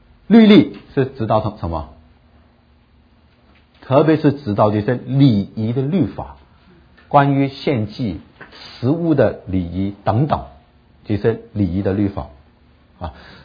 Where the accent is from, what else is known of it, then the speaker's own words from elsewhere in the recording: China; 那我们中国人在中国都惨了